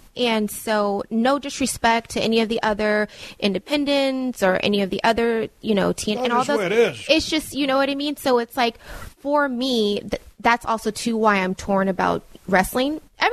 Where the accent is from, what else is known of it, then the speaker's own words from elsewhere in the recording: Granada Hills, California, United States; now in North Hollywood, United States; because I'm originally from Granada Hills